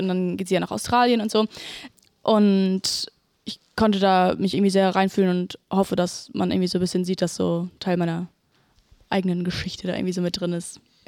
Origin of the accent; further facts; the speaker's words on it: Berlin, Germany; Ich komme auch aus Berlin. ich komme auch aus Berlin.